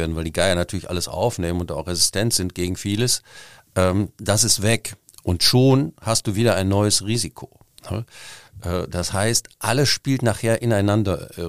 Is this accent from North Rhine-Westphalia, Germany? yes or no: yes; Duisburg, North Rhine-Westphalia, Germany; now in Cologne, Germany; ich komme ja nicht aus Köln, ich hätte fast gesagt leider, also ich komme aus Duisburg, also auch am Rhein.